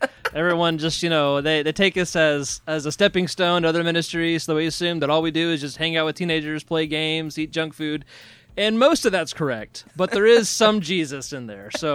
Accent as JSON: {"language": "English", "town": "Hendersonville", "region": "Tennessee", "country": "United States", "tie": "born or raised there", "lives_now": "Texas, United States", "said": "so I grew up in Nashville, Hendersonville, Tennessee, and, went to Harding and kind of been moving my way west. So now I am in rural Northeast Texas."}